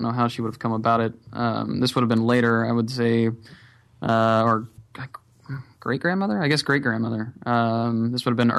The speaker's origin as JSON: {"language": "English", "region": "the South", "country": "United States", "said": "I am from the South."}